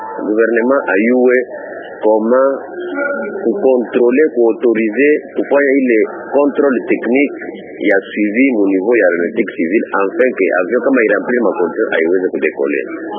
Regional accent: Goma, North Kivu, DR Congo; mi natokea Goma.

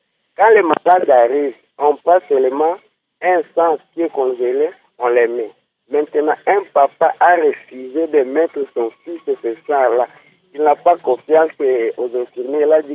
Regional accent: Kalima, Maniema, DR Congo; Moi, j'ai déjà vu ici à Kalima, ici chez nous à Kalima

